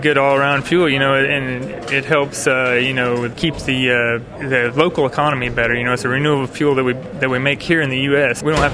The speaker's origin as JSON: {"language": "English", "town": "Chetmore", "region": "Kansas", "country": "United States", "tie": "born or raised there", "said": "We live in Kansas. Chetmore, Kansas is our hometown."}